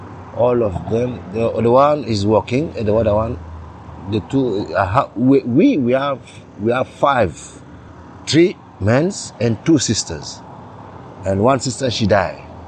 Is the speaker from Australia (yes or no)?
no; Chad; now in Italy